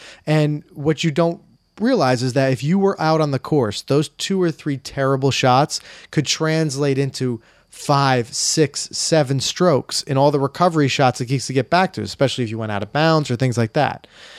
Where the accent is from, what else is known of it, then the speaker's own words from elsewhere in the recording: New York, United States; And we're from New York, New Jersey.